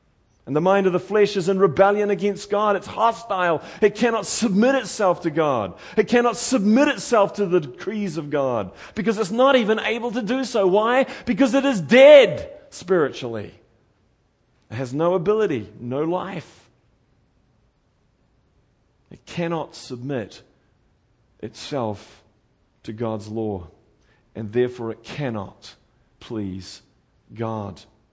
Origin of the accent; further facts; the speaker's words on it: New Zealand; accent: New Zealand; you can't figure out a word that I'm saying, it's not because of my New Zealand accent.